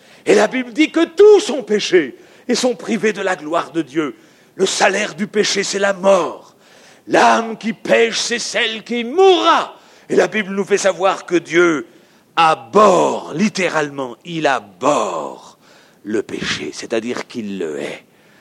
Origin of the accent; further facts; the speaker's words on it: France; mais je suis français, voyez-vous